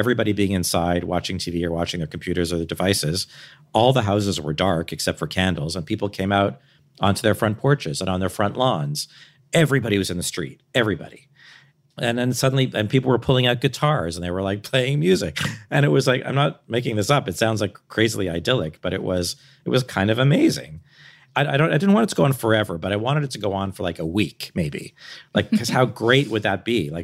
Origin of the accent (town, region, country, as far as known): Canada